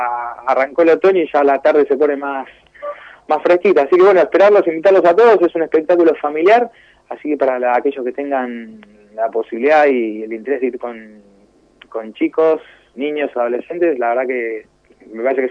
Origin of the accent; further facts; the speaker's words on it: Argentina; yo siendo argentino, la verdad es que no soy uruguayo